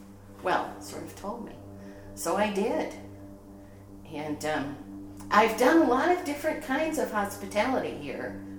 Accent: Ohio, United States; now in Seattle, United States; I grew up in Ohio, near Cleveland, and I went to college in Massachusetts, and then in 1981 decided I wasn't going to stay there. I was going to move to Seattle

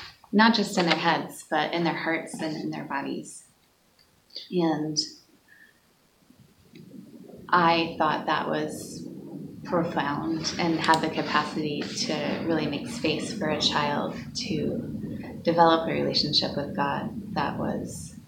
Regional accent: Nashville, Tennessee, United States; Well, I was raised in Nashville, Tennessee, and church was always a part of my life.

